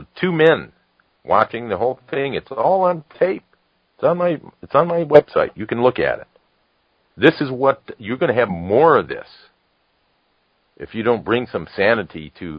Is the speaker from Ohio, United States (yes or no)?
yes; Ohio, United States; And I'm embarrassed that they're from my home state of Ohio.